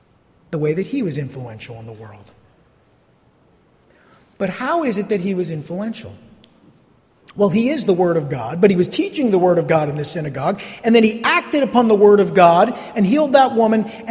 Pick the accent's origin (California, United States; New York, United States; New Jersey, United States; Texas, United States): New Jersey, United States; I'm Italian. I'm from New Jersey. It was mandatory.